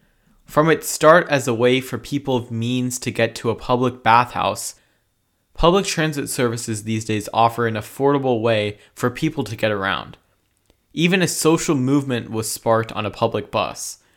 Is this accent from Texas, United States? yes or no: no; Davis, California, United States; The big red bus was a familiar sight to me growing up in Davis.